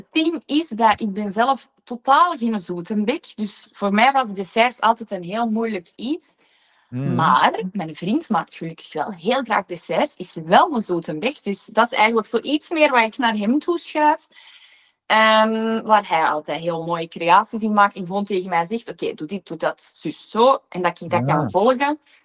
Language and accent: Dutch; Wommelgem, Flanders, Belgium; Want ik ben zelf van Wommelgem.